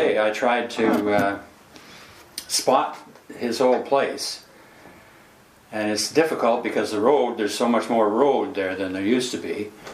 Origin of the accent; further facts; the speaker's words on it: Brampton, Ontario, Canada; They moved down to Brampton, to Elizabeth Street in Brampton.